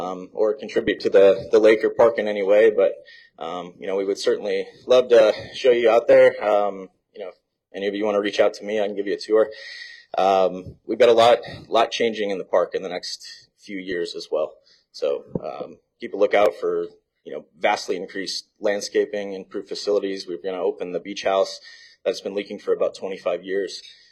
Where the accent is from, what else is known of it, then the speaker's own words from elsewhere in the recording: Jasper, Indiana, United States; I'm from Jasper, but never really visited West Boggs until I took the job.